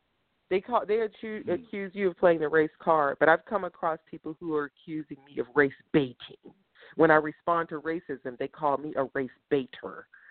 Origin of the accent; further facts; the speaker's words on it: United States; I'm American. You're American.